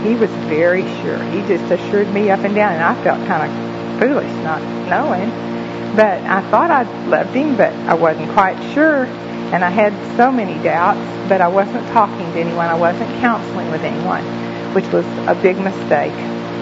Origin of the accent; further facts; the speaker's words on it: Corpus Christi, Texas, United States; But I was raised in Corpus Christi, Texas, and went to the University of Corpus Christi.